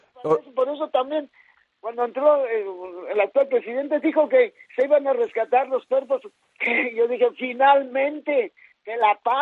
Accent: Mexico; Pues que tenemos, los mexicanos tenemos que ponernos las pilas

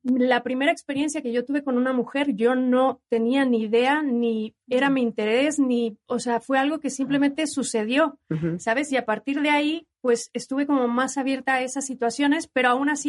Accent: Mexico; soy de México, tengo 46 años y soy lesbiana.

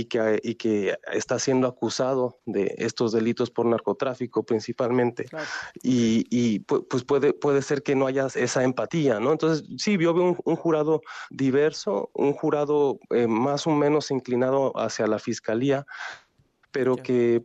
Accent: Mexico; se destapan muchas cosas que nosotros no sabíamos como mexicanos

